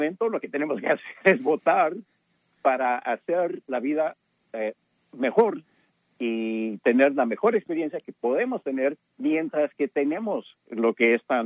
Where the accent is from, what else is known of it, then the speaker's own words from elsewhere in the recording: El Paso, Texas, United States; Yo soy originario del Paso, Texas.